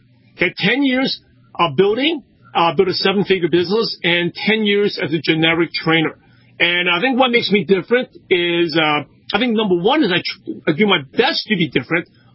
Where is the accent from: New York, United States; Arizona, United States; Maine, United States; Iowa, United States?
New York, United States; Brooklyn; You know, I'm from Brooklyn, New York. I guess people who are from the Northeast are more skeptical